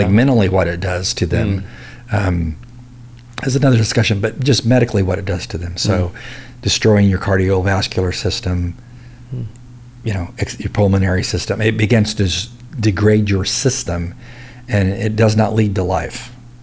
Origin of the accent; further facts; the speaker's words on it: California, United States; What's impacting even mathematics, like in my home state of California?